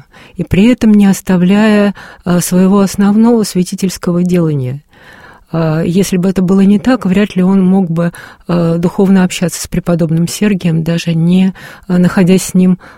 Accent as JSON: {"language": "Russian", "region": "Moscow", "country": "Russia", "tie": "born or raised there", "said": "я коренная москвичка"}